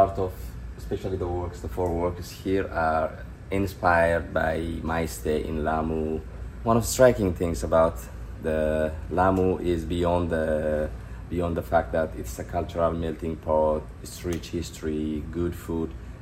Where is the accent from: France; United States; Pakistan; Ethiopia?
Ethiopia; Mekelle, Tigray; These pieces are titled Makalongan and Makala 2. They depict their depictions of my hometown, Makala, where most of my family lives.